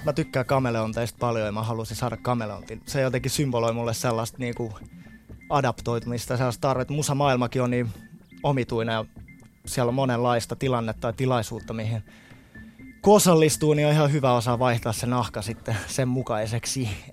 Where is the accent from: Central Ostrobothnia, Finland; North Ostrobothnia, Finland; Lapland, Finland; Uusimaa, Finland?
Uusimaa, Finland; Suomenlinna; Mä tunnen Alexandran siis oikeastaan Suomenlinnan ajoilta, kun mä oon sieltä kotoisin